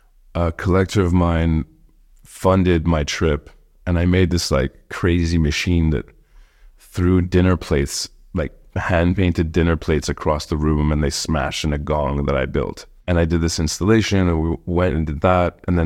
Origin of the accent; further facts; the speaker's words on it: Indiana, United States; born there; She's like, where are you from? I'm like, well, I was born in Indiana.